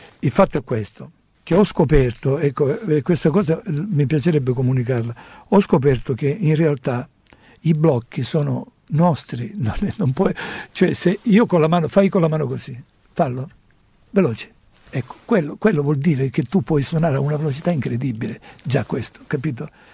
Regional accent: Catania, Sicily, Italy; No, vengo da Catania.

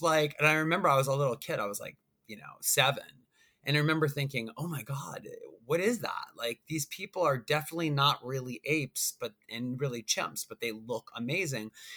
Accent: Long Island, New York, United States; So when I first moved to in my dorm at NYU, I'm from Long Island, New York, and my parents came with me

